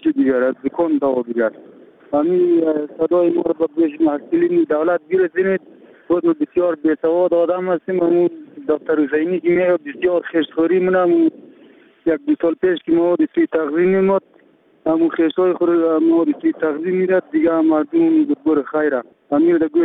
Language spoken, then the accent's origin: Persian; Samangan, Afghanistan; از ولایت سمنگان و مسئولی ویداب قریه علاودین میباشم.